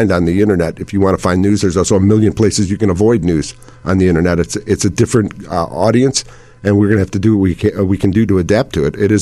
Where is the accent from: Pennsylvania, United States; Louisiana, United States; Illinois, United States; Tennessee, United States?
Illinois, United States; Chicago; When I grew up in Chicago, there were four daily newspapers and maybe five television stations.